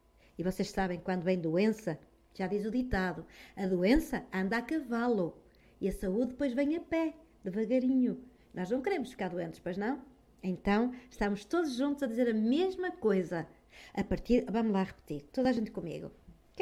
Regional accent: Norte, Portugal; Eu de vez em quando troco os Bs pelos Vs porque eu sou do Norte, não é?

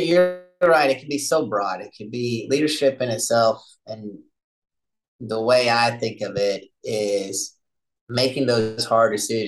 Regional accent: Stillwater, United States; I went to a little independent agency in my hometown of Stillwater

